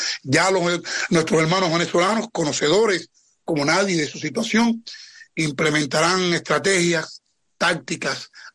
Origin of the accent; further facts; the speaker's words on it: Cuba; todo el mundo sabe que el sostén político, ideológico del chavismo es la tiranía que impera en mi país